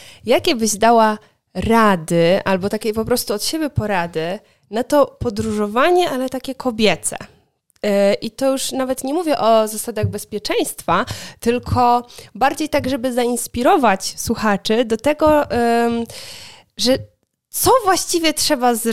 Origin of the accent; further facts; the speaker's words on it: Opole, Opole Voivodeship, Poland; ja pochodzę z Opola, więc to jest bliżej Wrocławia zdecydowanie